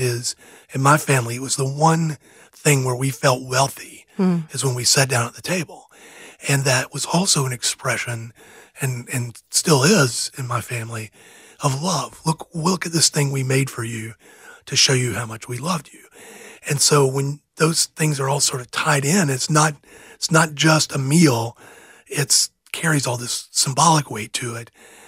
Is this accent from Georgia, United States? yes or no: yes; Georgia, United States; Yeah, I grew up in a Deep South family.